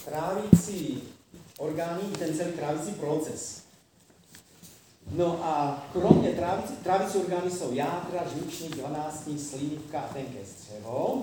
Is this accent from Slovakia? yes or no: yes; Slovakia; No, já jsem vyrůstal na Slovensku